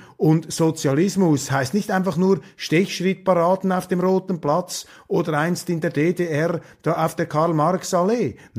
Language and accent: German; Switzerland; als Schweizer schüttelt man sowieso nur den Kopf, wenn man diese Brandmauern sieht